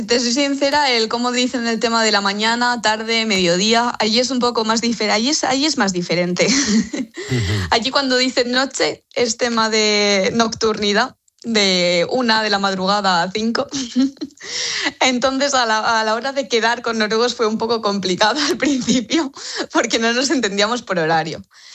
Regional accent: Albatera, Valencian Community, Spain

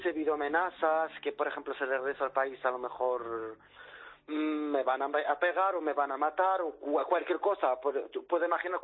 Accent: Oriental, Morocco; Spanish is a second language; now in Spain; Yo mi pueblo pertenece a cerca de una frontera de Melilla

